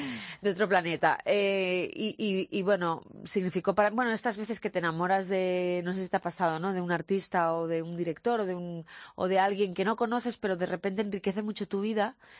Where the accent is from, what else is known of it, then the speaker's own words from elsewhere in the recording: Barcelona, Catalonia, Spain; now in Madrid, Spain; Me quedé un poco huérfana en Madrid, porque además yo soy de Barcelona.